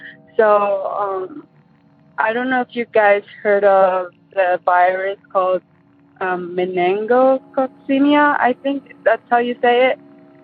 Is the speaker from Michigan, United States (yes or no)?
yes; Michigan, United States; also born or lived in Philippines; I'm from Michigan.